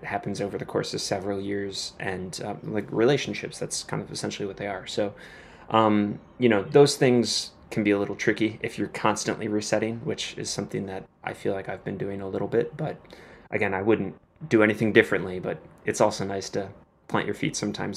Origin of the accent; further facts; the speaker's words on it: Wisconsin, United States; now in Chicago, United States; I'm from Wisconsin originally, so I'm close to family, which is nice.